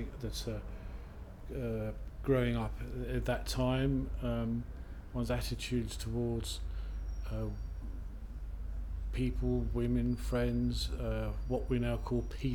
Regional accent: London, United Kingdom; now in Pangbourne, United Kingdom; I grew up in London up until when the 1950s and 60s, and then moved to Reading in 1973. So I've been there for, you have to do the maths for me, 37 years.

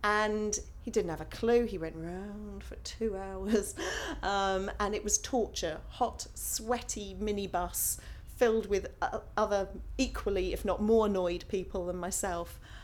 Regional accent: Bromley, London, United Kingdom; But I grew up in Bromley, and I was there from just after birth to 18 when I went to university.

